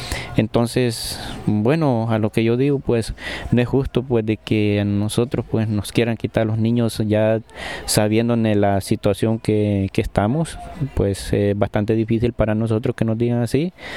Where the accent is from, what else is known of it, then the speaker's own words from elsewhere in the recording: El Salvador; now in United States; nosotros somos centroamericanos, venimos de El Salvador